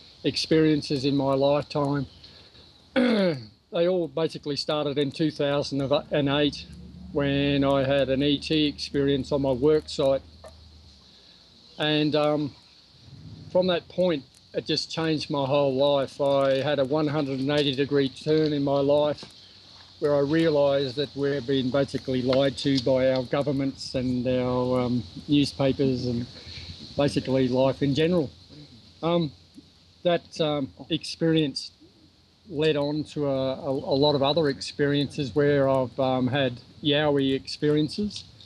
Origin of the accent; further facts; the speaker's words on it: Melbourne, Victoria, Australia; I'm from Melbourne, Australia.